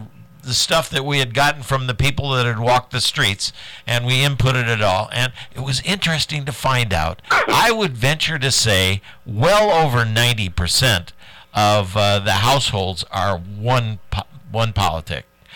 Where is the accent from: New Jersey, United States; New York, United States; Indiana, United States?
Indiana, United States; South Bend; but I'm from South Bend. I went to South Bend Central High School and South Bend Central Junior High and South Bend John Adams High School.